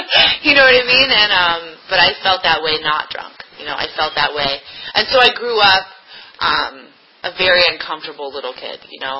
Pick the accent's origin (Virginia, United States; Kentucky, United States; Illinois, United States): Virginia, United States; Arlington; And I grew up in Virginia. I grew up in Arlington, Virginia, and I had a really great family.